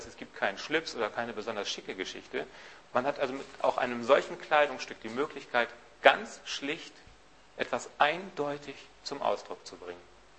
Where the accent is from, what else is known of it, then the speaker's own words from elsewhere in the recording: Germany; Und als echte Deutsche haben wir uns dran gehalten